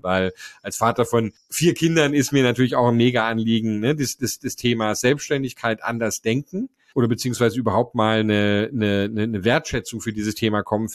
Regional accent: Germany; ich habe 20 Jahre lang einen Blick von außen auf Deutschland gehabt. Und das ist trotzdem mein Heimatland

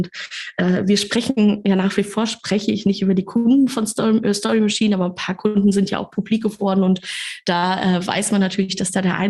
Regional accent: Kassel, Hesse, Germany; now in Hamburg, Germany; in meiner kleinen Stadt, aus der ich komme, aus Kassel

